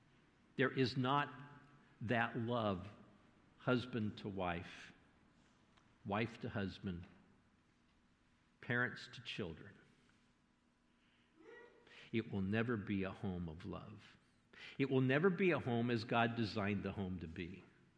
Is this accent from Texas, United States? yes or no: no; Santa Maria, California, United States; when I was a boy growing up in Santa Maria, we lived down the street from the Hoffmans, the people that own the mortuary.